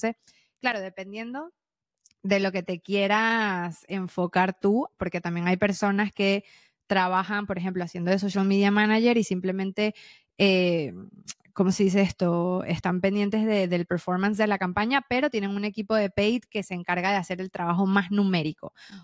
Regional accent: Venezuela; soy latina 100%. O que soy venezolana.

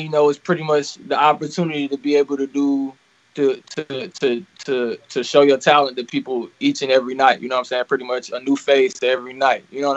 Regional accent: Anderson, South Carolina, United States; To touch on where I'm from, man. I'm from South Carolina, Anderson, South Carolina, small town.

